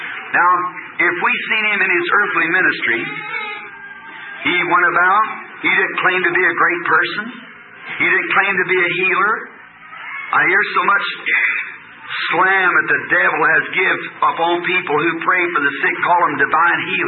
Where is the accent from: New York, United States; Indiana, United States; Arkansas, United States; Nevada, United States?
Arkansas, United States; Say, I'm from Arkansas.